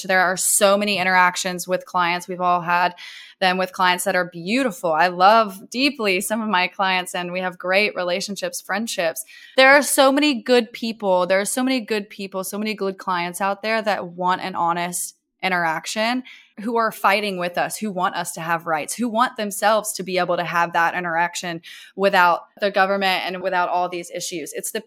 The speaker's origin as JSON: {"language": "English", "region": "Bible Belt", "country": "United States", "tie": "born or raised there", "said": "I grew up in the Bible Belt, and the shame around sex and desire."}